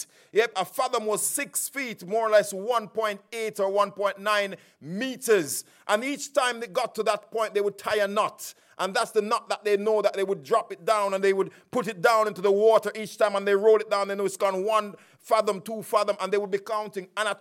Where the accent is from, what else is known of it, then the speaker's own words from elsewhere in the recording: Jamaica; like I grew up in the Caribbean in beautiful Jamaica.